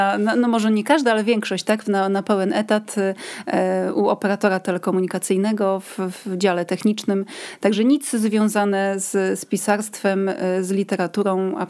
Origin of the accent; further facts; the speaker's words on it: Nidzica, Warmian-Masurian Voivodeship, Poland; Pokochałam to miasto i osiedliłam się tu na stałe. Natomiast pochodzę, urodziłam się i wychowałam na Mazurach, w małej miejscowości w Nidzicy. Także jestem Made in Warmia i Mazury